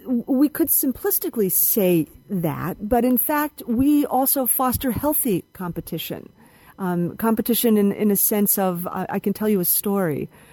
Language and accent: English; United States; accent: American; now in Italy; Indeed, I am from the States. I do have an American accent. My background gave no indication that I would, at the midpoint of my life, end up in an intentional community in Italy.